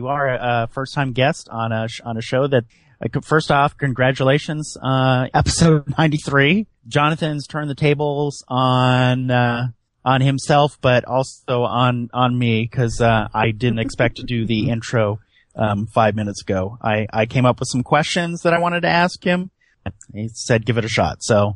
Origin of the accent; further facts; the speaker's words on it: United States; You probably had some experience, as I did myself growing up in the United States, with those generic green plastic army men.